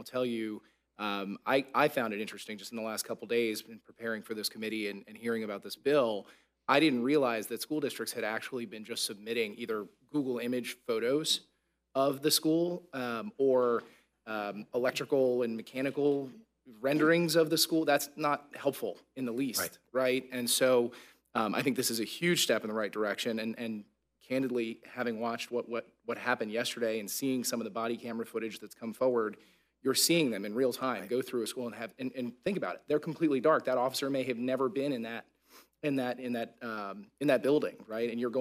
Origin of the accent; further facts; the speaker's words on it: Florida, United States; I think most folks in the committee know I come from Northwest Broward. I'm a graduate of Stoneman Douglas.